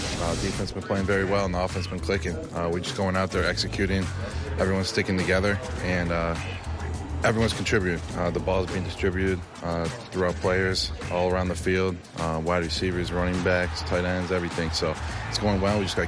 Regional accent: Buffalo, New York, United States; I grew up in Buffalo, so I always watched the Buffalo Bills.

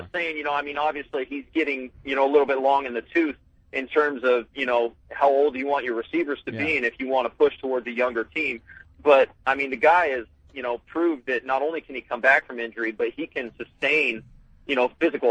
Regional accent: Utah, United States; I mean, I'm from Utah, so I obviously have a little bit of a bias

